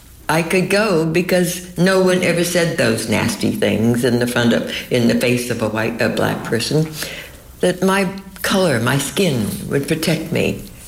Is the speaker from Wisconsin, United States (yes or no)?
no; California, United States; I had grown up in California from the age of six